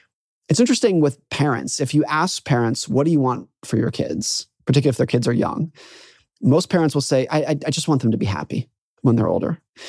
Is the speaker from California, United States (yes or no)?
yes; Truckee, California, United States; I grew up around Lake Tahoe, California.